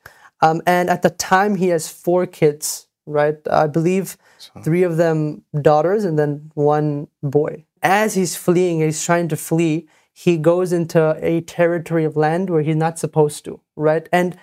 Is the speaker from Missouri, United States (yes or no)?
yes; St. Louis, Missouri, United States; also born or lived in Portland, Oregon; We were born in Portland, Oregon. Okay. Our heritage, you know, our family's from India. We grew up in St. Louis, Missouri, you know, okay.